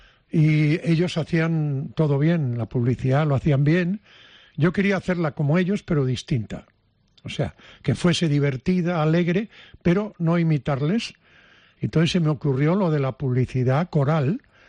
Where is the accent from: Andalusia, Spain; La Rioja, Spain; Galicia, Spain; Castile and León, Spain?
Galicia, Spain; Padrón; Yo vine de Padrón